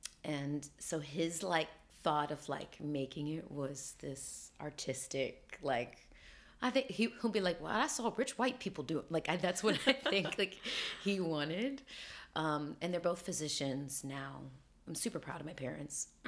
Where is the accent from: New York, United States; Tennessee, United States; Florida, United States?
Tennessee, United States; Nashville; And it's interesting growing up in Nashville. There was a kind of a rejection.